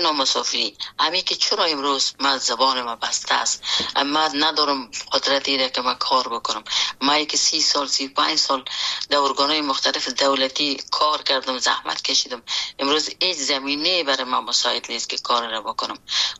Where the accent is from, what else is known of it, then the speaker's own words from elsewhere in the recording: Afghanistan; خود اجتماع افغانستان که در اوج بزرگ شدیم، در اوج کار کردیم